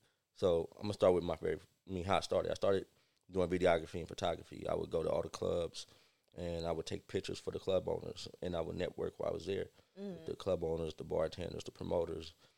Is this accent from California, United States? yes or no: yes; Oakland, California, United States; I'm from Oakland, California. I grew up in the 50s.